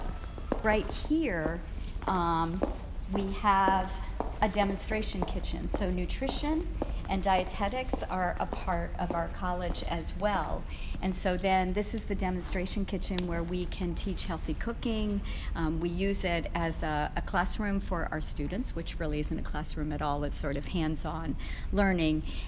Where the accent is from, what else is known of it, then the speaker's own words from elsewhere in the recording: Newark, Delaware, United States; because I'm originally from Newark and from Delaware, grew up here.